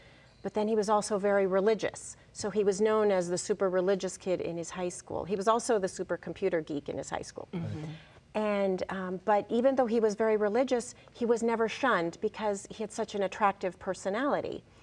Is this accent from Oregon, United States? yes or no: no; New York, United States; also born or lived in Italy; I'm from New York. But I was born in Italy. My dad's Italian, my mother's from Chile, so I was brought up in New York from this immigrant family. We spoke Italian and Spanish at home.